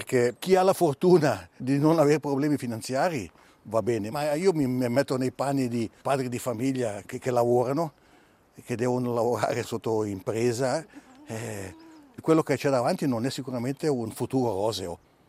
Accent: Ticino, Switzerland; Io sono cresciuto qui in Valle Maggia, già da piccolo, mi piacevano gli animali

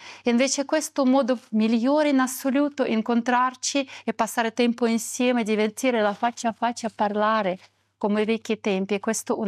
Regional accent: Russia; Italian is a second language; moved away as an adult; now in Italy; vengo dalla Russia. Ho studiato direzione di coro in Russia. Erano tantissimi anni fa, comunque.

